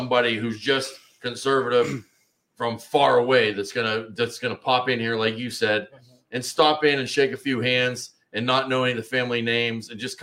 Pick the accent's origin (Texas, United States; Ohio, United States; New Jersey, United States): Ohio, United States; Youngstown; now in Cortland, United States; I'm from Youngstown. I went to Cardinal Mooney High School, but I live in Trumbull County now.